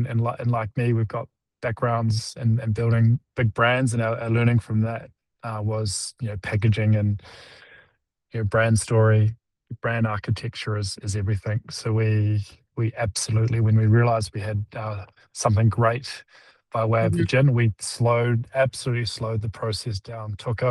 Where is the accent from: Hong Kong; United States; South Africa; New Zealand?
New Zealand; We're Kiwi though, right?